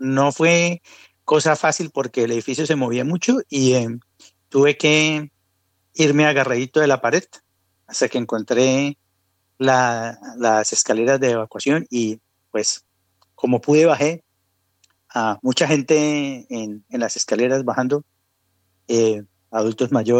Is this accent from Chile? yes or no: no; Bucaramanga, Santander, Colombia; Yo soy de Bucaramanga, mi familia todavía es de Bucaramanga y todavía viven mis hermanos y mi mamá todavía vive en Bucaramanga.